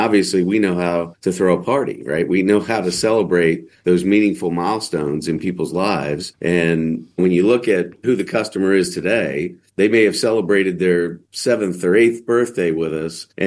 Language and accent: English; United States; I know as an American right now